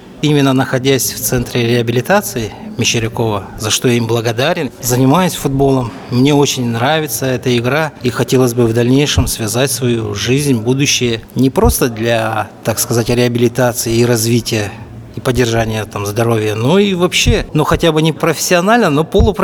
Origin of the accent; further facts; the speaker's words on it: Kalmykia, Russia; born there; now in Moscow, Russia; я уроженец Республики Калмыкия. Проживаю я в городе Москва.